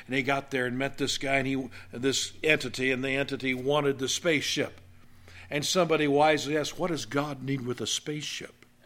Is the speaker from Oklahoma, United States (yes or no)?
yes; Jenks, Oklahoma, United States; When I was growing up in Jinx, Oral Roberts built a hospital. You know, we were right across the river from Oral Roberts University.